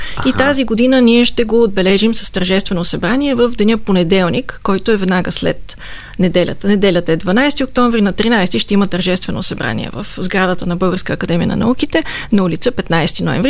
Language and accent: Bulgarian; Sofia, Sofia City, Bulgaria; моят роден град София